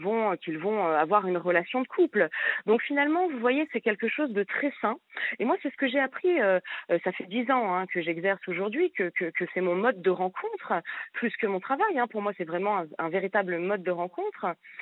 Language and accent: French; Lyon, Auvergne-Rhône-Alpes, France; je suis lyonnaise, donc j'ai tapé escorte Lyon